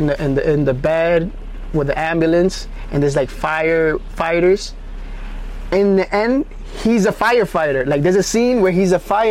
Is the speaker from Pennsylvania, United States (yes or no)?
no; Bronx, New York, United States; Like, I'm from the Bronx